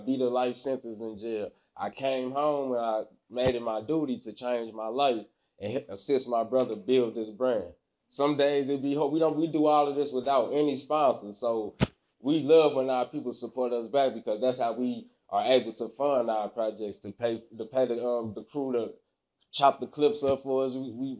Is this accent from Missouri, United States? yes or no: yes; St. Louis, Missouri, United States; Like, I really grew up. I knew him before 19 Keys, you know. So I come from St. Louis.